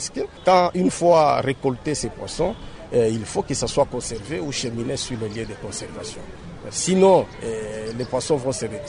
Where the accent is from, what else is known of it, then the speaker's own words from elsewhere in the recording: Kasaï-Oriental, DR Congo; Ici, chez nous, au Kasaï oriental, l'élevage des poissons chats africains est le bienvenu.